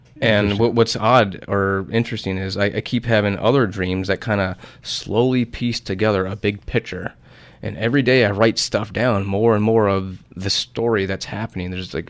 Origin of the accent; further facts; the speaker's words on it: Tucson, Arizona, United States; I get that feeling from my hometown of Tucson.